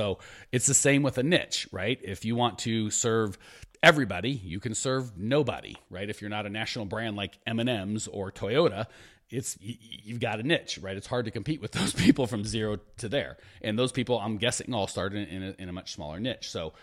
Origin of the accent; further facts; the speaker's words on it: Phoenix, Arizona, United States; It's going to be here in my hometown, Phoenix.